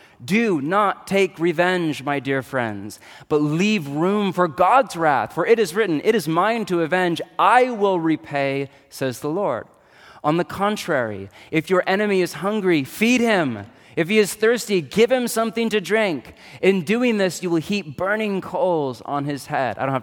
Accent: United States; So let's pretend he's a bad guy and I'm a good guy, all right, because we're American. We like to think like that.

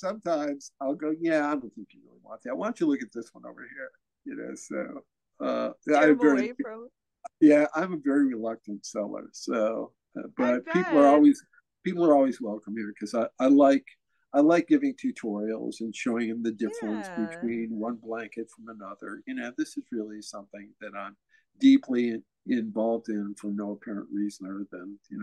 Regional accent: Cleveland, Ohio, United States; I grew up in Cleveland, Ohio, so we had the Cleveland Indians baseball team

